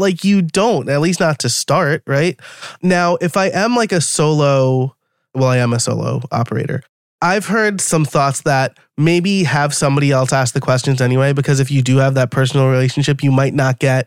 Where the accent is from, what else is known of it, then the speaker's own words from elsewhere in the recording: New York, United States; I'm like Italian, I'm from New York. We're very emotional and direct.